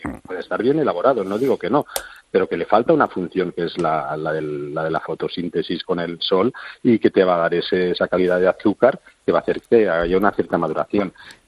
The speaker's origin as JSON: {"language": "Spanish", "town": "Barcelona", "region": "Catalonia", "country": "Spain", "said": "sabes que yo soy de aquí, de Barcelona, y los catalanes tomamos mucho la escudella y carandolla"}